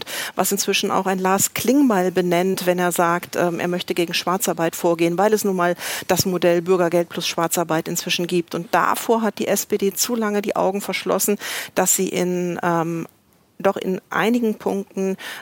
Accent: North Rhine-Westphalia, Germany; ich stamme aus Nordrhein-Westfalen

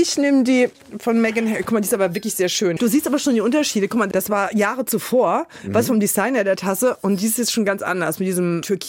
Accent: Rhineland-Palatinate, Germany; accent: Palatine; Bei mir bricht das Pfälzische immer so durch, merkst du das? Hör doch auf, weil ich komme ja aus der Pfalz.

